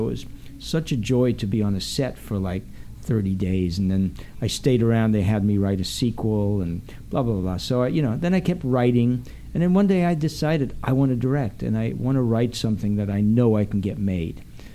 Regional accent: Bondi Junction, New South Wales, Australia; a very catchy pop song called … about a place I grew up in Australia.

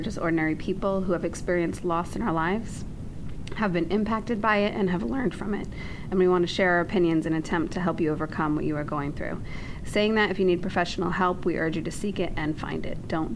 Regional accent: Boston, Massachusetts, United States; And this is all back, yeah. I'm from Boston, so.

